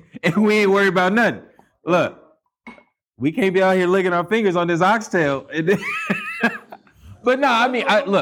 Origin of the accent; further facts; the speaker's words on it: Los Angeles, California, United States; I grew up here in L.A.